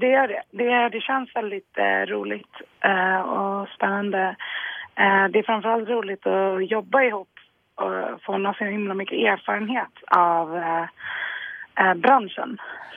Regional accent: Stockholm, Stockholm County, Sweden; Jag är från Stockholm. Har mitt ursprung i Kurdistan. Eller mina föräldrar är kurder.

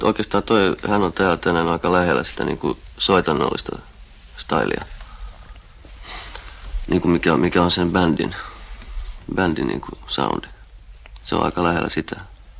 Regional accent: Helsinki, Uusimaa, Finland; Mä olen syntynyt vuonna 50 Helsingissä.

